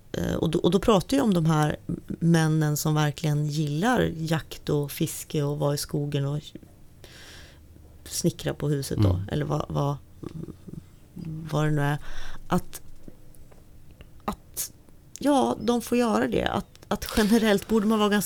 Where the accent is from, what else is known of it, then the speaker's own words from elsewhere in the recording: Norrland, Sweden; jag är född och uppvuxen i Norrland och hela min släkt verkligen är och har bott och levt i Norrland.